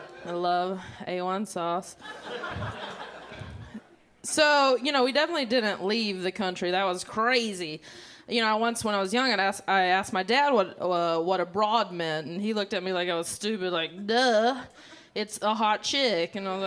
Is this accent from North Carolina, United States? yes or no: yes; North Carolina, United States; well, by now you've heard my accent. You know, I'm not very sophisticated, so there's that. I'm from North Carolina, and you know, I like grew up, I guess you would call like a redneck.